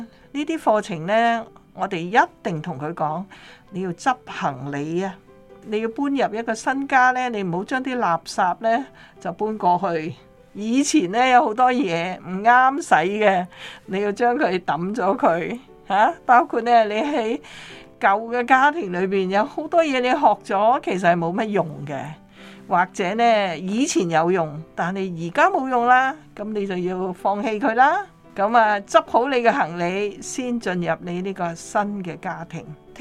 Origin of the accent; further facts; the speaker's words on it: Guangdong, China; 我们广东人呢就有一句说话，佛都有火。